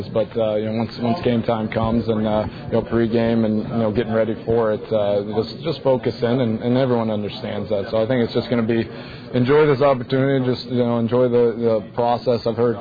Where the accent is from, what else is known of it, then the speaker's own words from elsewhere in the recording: Lubbock, Texas, United States; Oh, I'm Texas, man. I grew up there. I was born in Lubbock, Texas. So my family's that's where all my family's from. So that's my home state, and that's where I claim I'm from.